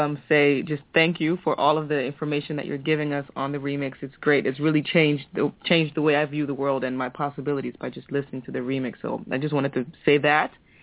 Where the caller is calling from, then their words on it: Amsterdam, North Holland, Netherlands; I'm calling from Amsterdam.